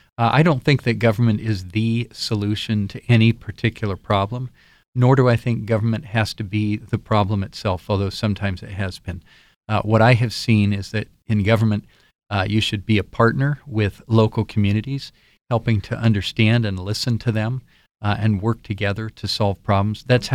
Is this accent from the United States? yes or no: yes; Jackson Township, Ohio, United States; now in Pleasant Township, United States; I was born and raised in Central Ohio in Jackson Township, Franklin County. I live in Pleasant Township, Franklin County now, you know, somewhat more rural area.